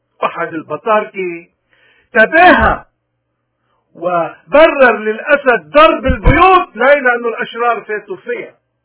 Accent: Lebanon; حزب الله بشو بيشبهنا نحن كلبنانيين؟

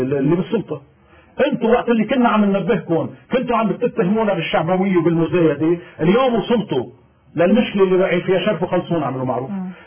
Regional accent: Lebanon; لأنه أنا كلبناني بمكان ما

